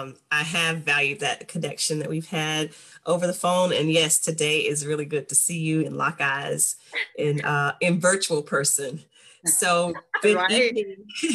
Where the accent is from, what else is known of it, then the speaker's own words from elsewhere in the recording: Two Egg, Florida, United States; I grew up in a country, Two Egg, Florida. I don't know if you guys have ever heard of that, but I am from Two Egg, Florida.